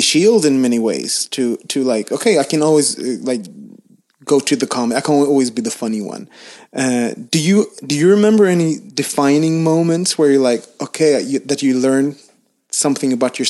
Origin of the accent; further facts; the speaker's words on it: Gothenburg, Västra Götaland, Sweden; Like when I go back to Gothenburg, my hometown, and stuff like that, and I meet someone from my past, I instantly become that 8-year-old with like bad self-esteem and stuff.